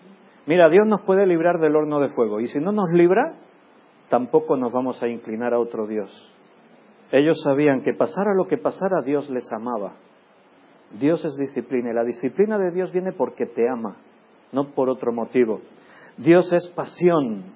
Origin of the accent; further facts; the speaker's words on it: Catalonia, Spain; born there; yo soy nacido en Cataluña, pero hijo de padres andaluces.